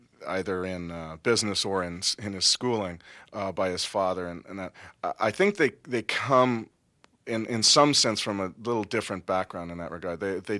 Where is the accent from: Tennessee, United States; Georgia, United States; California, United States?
California, United States; Los Angeles; I'm from the Los Angeles area